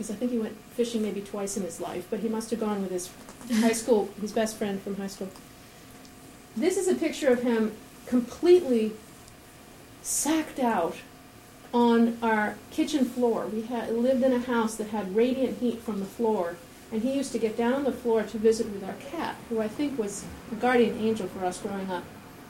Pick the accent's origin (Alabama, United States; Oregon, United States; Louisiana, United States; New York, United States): New York, United States; Ardsley; We grew up in Ardsley, New York, which is a very small suburb of New York City in Westchester County. It's about 20, 25 minutes north of the city